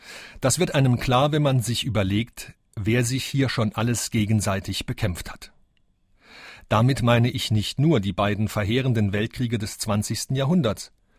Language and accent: German; Saarland, Germany; born there; Gerade als gebürtiger Saarländer kann ich davon ein Liedchen singen und viele andere auch.